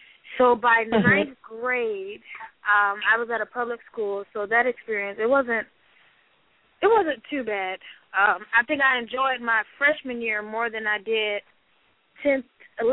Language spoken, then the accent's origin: English; Port Huron, Michigan, United States; also born or lived in Flint; I grew up in Michigan. I was born in Flint, Michigan, and raised in Port Huron, Michigan.